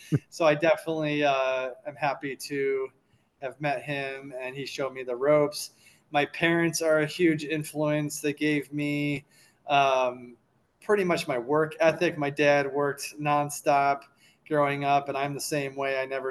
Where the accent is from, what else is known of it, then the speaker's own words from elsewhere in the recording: Clinton, New York, United States; now in Arlington, United States; I grew up in upstate New York, a small town called Clinton, kind of in the middle of nowhere, cow country. Played a lot of sports up there.